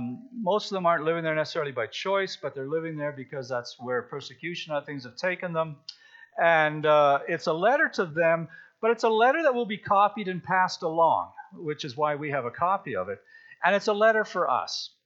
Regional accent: Canada; I'm Canadian, you know, I'm from here.

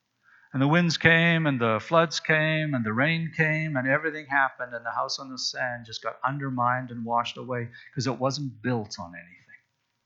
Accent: Canada; Not that I'm not Canadian, just that when we talk about being the holy nation, I don't want to confuse those two things.

